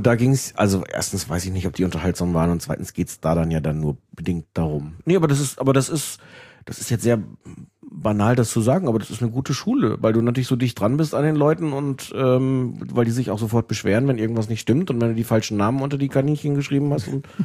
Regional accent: Osnabrück, Lower Saxony, Germany; Nee, Osnabrück.

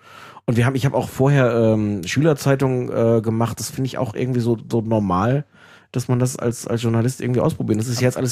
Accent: Osnabrück, Lower Saxony, Germany; Nee, Osnabrück.

